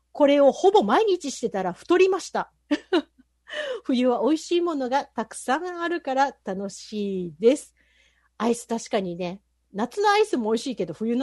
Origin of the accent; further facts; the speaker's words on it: Kyushu, Japan; 私、生まれも育ちも九州なんですけれども